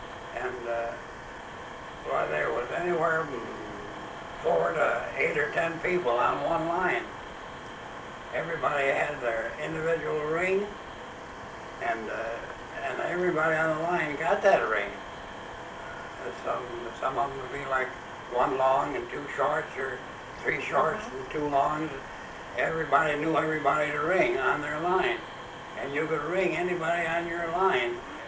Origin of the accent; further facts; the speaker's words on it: Gaines, New York, United States; I was born in the town of Gaines on the Ridge Road just east of Gaines Village. Most of my life has been spent in this vicinity.